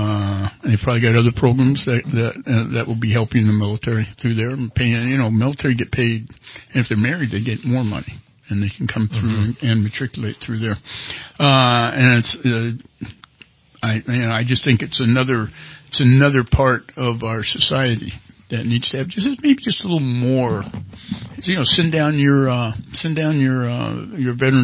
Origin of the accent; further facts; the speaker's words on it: North Carolina, United States; years I was raised in the South, and it pretty much goes away. But when my mother's alive, and we go back to North Carolina, she'd just say like three words, and I'd be right back.